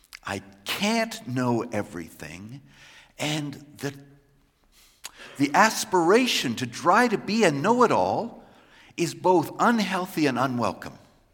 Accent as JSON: {"language": "English", "region": "East Coast", "country": "United States", "tie": "born or raised there", "said": "I grew up on the East Coast in a pocket of German immigrants, not dissimilar to this community, actually."}